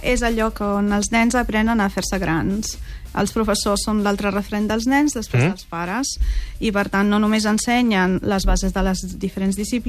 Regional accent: Italy; Catalan is a second language; now in Barcelona, Spain; Jo soc italiana, exacte.

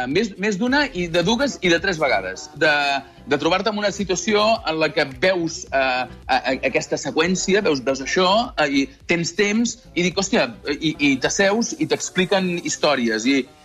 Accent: Arbúcies, Catalonia, Spain; de petit, a Arbúcies, que era on anava a l'escola

